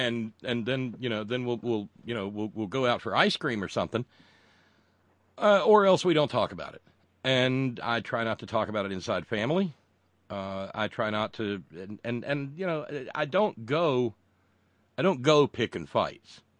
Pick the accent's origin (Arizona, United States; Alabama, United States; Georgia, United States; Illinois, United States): Alabama, United States; I've got friends that I've had since high school that are right-wing crazy people. I grew up in Alabama.